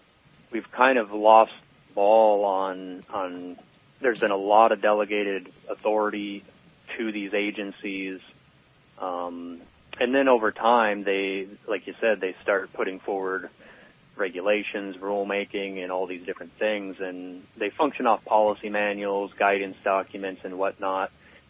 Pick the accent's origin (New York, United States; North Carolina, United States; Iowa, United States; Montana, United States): Montana, United States; One, I am born and raised in Montana.